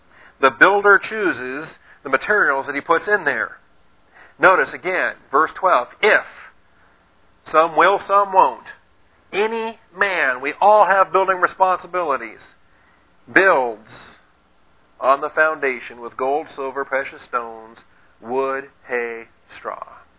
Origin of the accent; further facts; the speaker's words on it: Arkansas, United States; I was brought up in Arkansas about apostles.